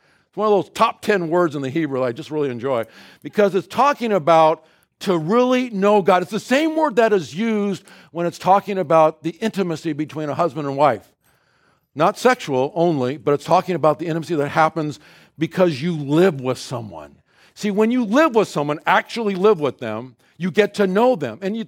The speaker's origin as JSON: {"language": "English", "region": "Pacific Northwest", "country": "United States", "said": "lots of grass, rolling fields, gorgeous, you know, miles and miles of just amazing, wonderful green. I'm from the Northwest.\""}